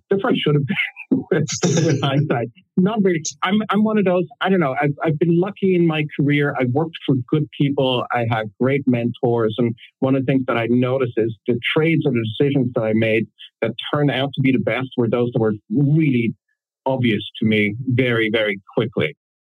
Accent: Switzerland; moved away as an adult; also born or lived in Philadelphia / New York / London; I grew up in Switzerland, always wanted to live in the States and finally managed to do so for college. Went to school in Philadelphia and then managed to live in New York for a while, in London, and now here.

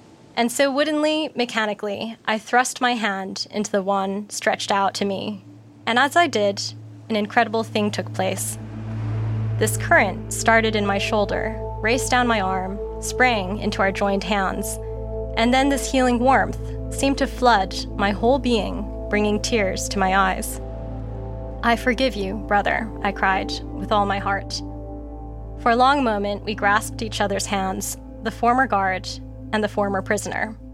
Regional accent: New York, United States; now in United Kingdom; Born and raised in New York, but I've been living in England for the past 5 years.

